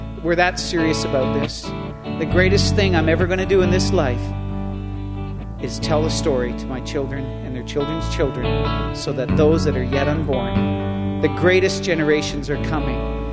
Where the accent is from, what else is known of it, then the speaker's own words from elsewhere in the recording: United Kingdom; I'm British Methodist.